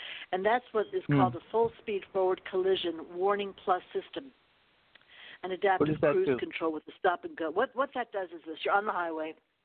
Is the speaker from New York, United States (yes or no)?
yes; New York, United States; I'm, as you know, I'm born and bred in New York.